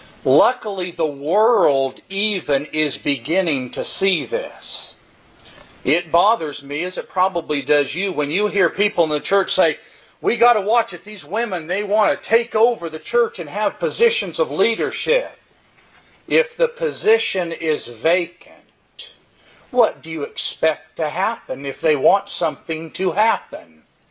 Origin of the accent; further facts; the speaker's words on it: Concord, California, United States; I was raised in the Bay Area in Concord, and I've been to this building a lot when I was growing up